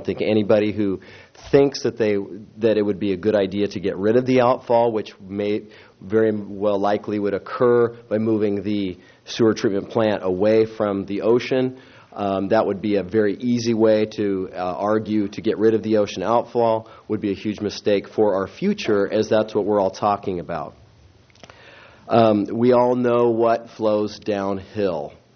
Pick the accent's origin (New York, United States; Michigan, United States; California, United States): California, United States; Morro Bay; I was born and raised in Morro Bay. I've lived here for 46 years.